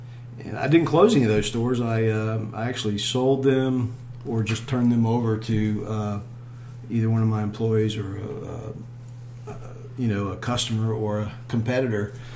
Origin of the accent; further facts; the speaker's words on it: North Carolina, United States; I'm from North Carolina, and I like to draw comic books.